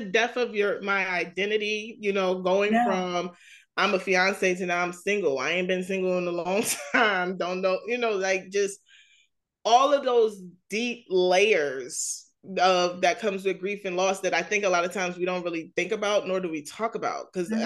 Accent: New York, United States; I'm kind of like, I'm from New York. So it's like, you know, you disrespect me, we have a problem.

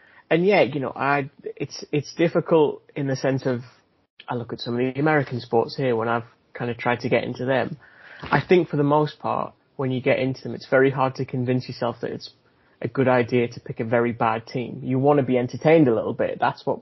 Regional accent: Durham, North East England, United Kingdom; just growing up in Durham, it lent definitely more towards Newcastle

